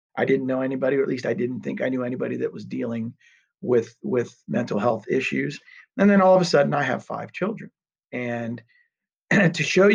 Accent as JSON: {"language": "English", "town": "Beaver Creek", "region": "Ohio", "country": "United States", "tie": "born or raised there", "said": "I grew up in Beaver Creek. And as far as I knew, I didn't know anybody that was gay."}